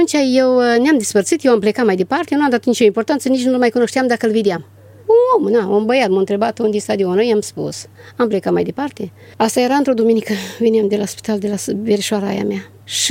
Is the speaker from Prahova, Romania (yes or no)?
no; Iazlovăț, Suceava County, Romania; Eu nu zici din Suceava, dar eram așa ca o, cum să vă spun, speriată. Dacă n-am vorbit niciodată cu un băiat, fată de la țară